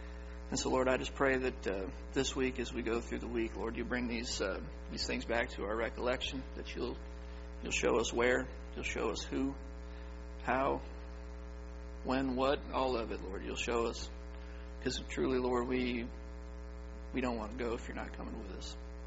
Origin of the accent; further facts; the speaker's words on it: New York, United States; also born or lived in Louisiana; You know, I'm the guy from New York and Louisiana.